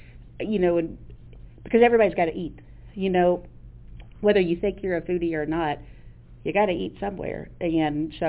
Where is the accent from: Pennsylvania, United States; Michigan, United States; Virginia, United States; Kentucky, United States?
Kentucky, United States; Russell County.